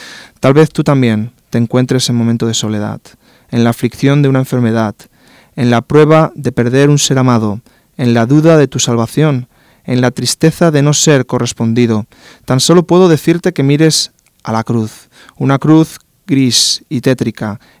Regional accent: Palma de Mallorca, Balearic Islands, Spain; born there; Yo nací en Palma de Mallorca, la isla mayor de las Islas Baleares en España, el 5 de enero del 79, en el seno de una familia cristiana, de unos padres convertidos al Dios vivo, dejando atrás la religiosidad católico-romana

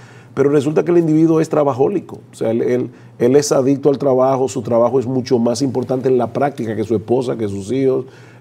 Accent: Dominican Republic; Por ejemplo, nosotros somos dominicanos.

